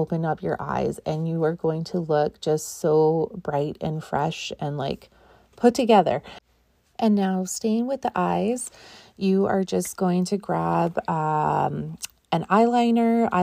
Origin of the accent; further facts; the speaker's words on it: Canada; And obviously I'm Canadian, the amount of times that I've been saying sorry.